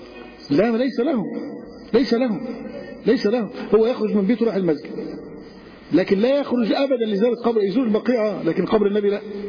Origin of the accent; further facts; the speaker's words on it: Egypt; وهذه مأساة حصلت عندنا في مصر،